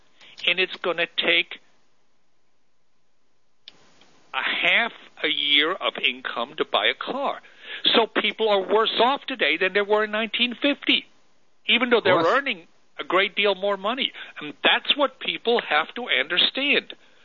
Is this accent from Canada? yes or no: no; Switzerland; moved away as an adult; now in United States; You know, I came to America from Switzerland. I immigrated from Switzerland in 1952.